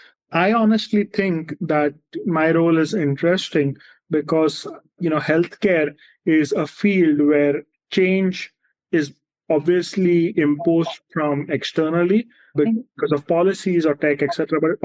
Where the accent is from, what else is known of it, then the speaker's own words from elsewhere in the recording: Mumbai, Maharashtra, India; now in New York City, United States; So I grew up in India, in Bombay, which some of you might know is one of the biggest cities in India. I live in New York City right now